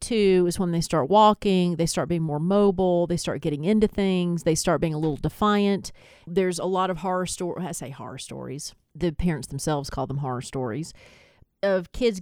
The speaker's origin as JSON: {"language": "English", "region": "Southern United States", "country": "United States", "said": "And yes, I'm a Southerner, so I did get whipped."}